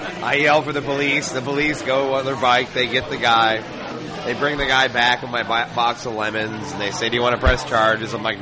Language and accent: English; Las Vegas, Nevada, United States; coming from Vegas, I think we're very spoiled to go to other cities